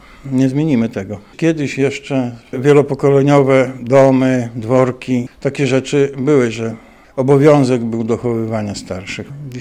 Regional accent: Białystok, Podlaskie Voivodeship, Poland; Od zawsze jestem białostoczaninem.

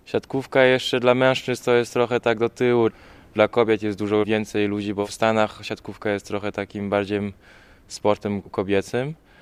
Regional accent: France; Zawsze mówiłem, że jestem Francuzem z polskim sercem.

